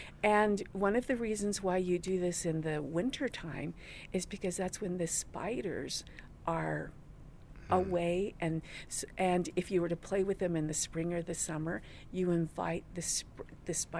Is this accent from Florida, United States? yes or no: no; Tohatchee, New Mexico, United States; I grew up in Tohatchee, New Mexico. It is around the Four Corners area, probably 80 miles from Shiprock, New Mexico. And yes, I grew up there